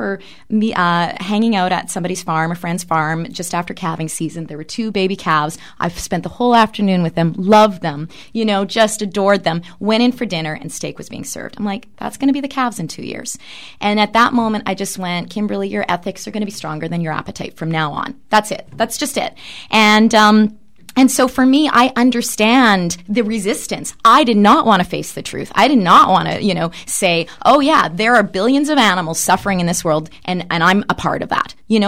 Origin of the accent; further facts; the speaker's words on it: Manitoba, Canada; I'm from Manitoba. I'm a prairie girl. I grew up eating meat.